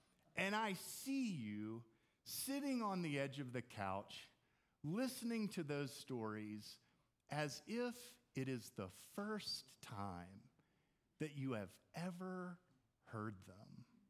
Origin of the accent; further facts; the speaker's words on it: Houston, Texas, United States; My grandparents lived in Tulsa, Oklahoma. I grew up in Houston, Texas